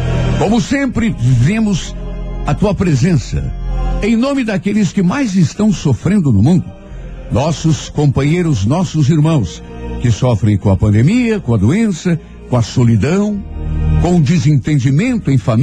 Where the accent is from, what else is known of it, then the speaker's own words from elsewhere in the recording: Brazil; Somos brasileiros, somos invencíveis, nossa esperança não acaba nunca